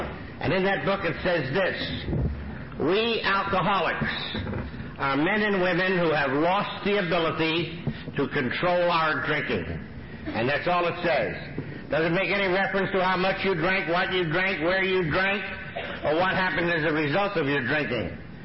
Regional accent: New York City, New York, United States; I come from the Lower East Side of New York City. And I was born and raised in what would be called a ghetto area, I guess, nowadays.

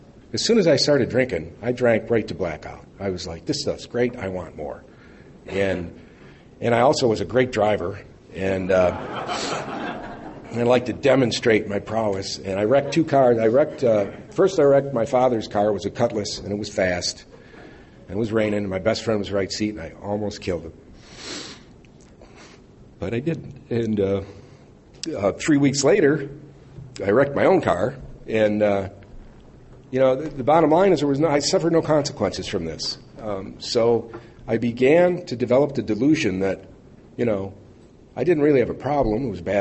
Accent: Evanston, Illinois, United States; when I was young, I grew up in Evanston, as Scott mentioned

